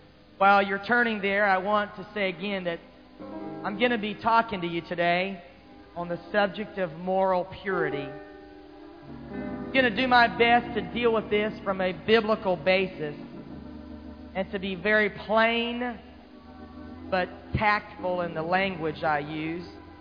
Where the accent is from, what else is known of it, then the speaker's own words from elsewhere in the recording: Florida, United States; And I was raised in Florida, and I remember him teaching at a camp meeting when I was just a teenager.